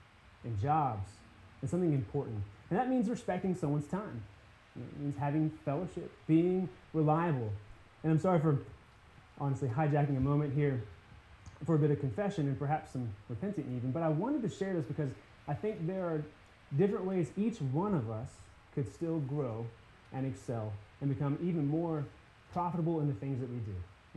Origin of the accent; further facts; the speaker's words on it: Mechanicsville, Virginia, United States; I'm originally from Mechanicsville, Virginia, and when I was there, that was always kind of odd to say.